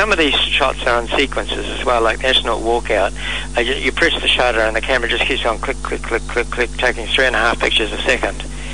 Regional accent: Australia; and I'm Australian.

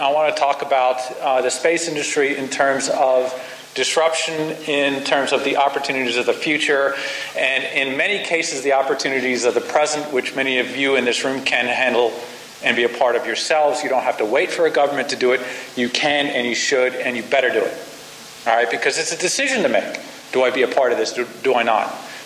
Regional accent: United States; accent: American; now in Australia; some of you could tell I'm an American, you know, by background, the accent, you know, has only half morphed over

